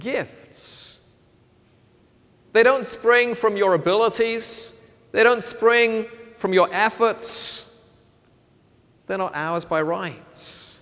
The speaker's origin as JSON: {"language": "English", "region": "Scotland", "country": "United Kingdom", "said": "I'm Scottish, right? So it's a national besetting sin"}